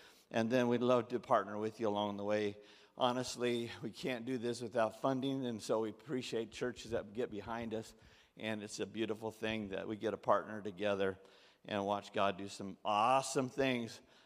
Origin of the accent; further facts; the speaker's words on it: California, United States; So, but then we came from Northern California. We came to the Midwest